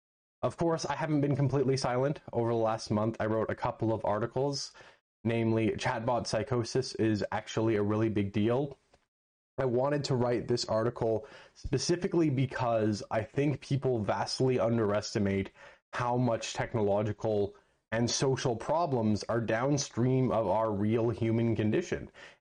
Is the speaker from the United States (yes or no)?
no; Canada; just because as a Canadian, the government of Canada can very easily get information about what I'm up